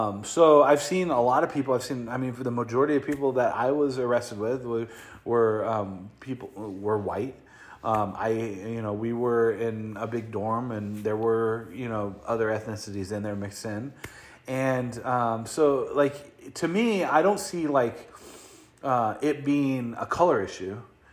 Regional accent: Long Beach, California, United States; I grew up in Long Beach, where I was one out of, I think it was 8 or 9 white people in the whole school.

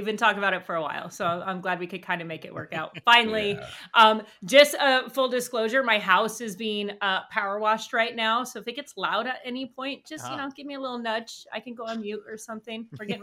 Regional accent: Denver, Colorado, United States; a friend of mine from Denver, I'm from Denver originally

